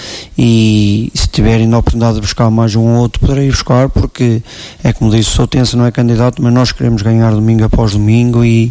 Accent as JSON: {"language": "Portuguese", "town": "São Miguel de Souto", "region": "Aveiro", "country": "Portugal", "tie": "born or raised there", "said": "eu sou natural de São Miguel de Souto."}